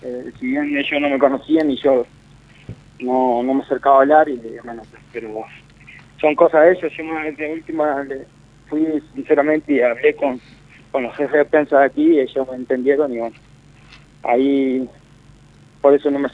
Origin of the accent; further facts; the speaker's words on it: Uruguay; somos todos uruguayos, ¿no?